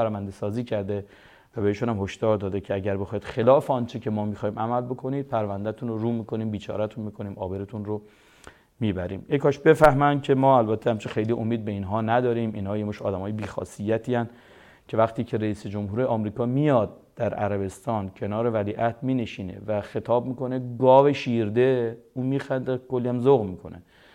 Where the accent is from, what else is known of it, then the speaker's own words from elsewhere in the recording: Iran; ما چون ایرانی هستیم